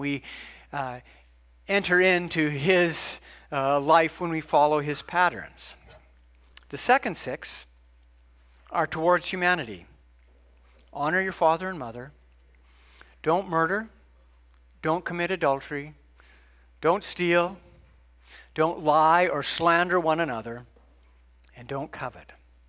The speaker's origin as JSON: {"language": "English", "region": "Ontario", "country": "Canada", "tie": "born or raised there", "said": "Growing up in Canada at a certain time, it was just in the air. It was said at public meetings. It was said at my high school all the way until grade 13 in the late 70s in Ontario."}